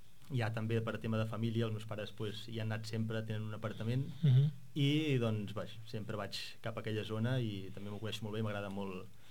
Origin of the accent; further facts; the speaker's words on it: Sant Celoni, Catalonia, Spain; A veure, jo, jo soc de Sant Celoni. Llavors ja és un poble amb bastanta tradició de caminades.